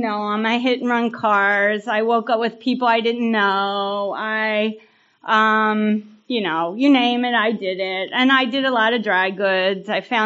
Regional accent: Baltimore, Maryland, United States; born there; So I was born in Baltimore, right on the edge of the city, and I don't remember my first drink because I was a toddler.

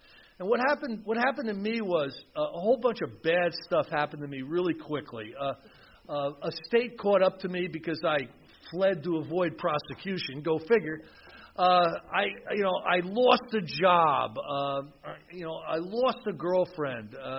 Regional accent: New Jersey, United States; So I'm from New Jersey

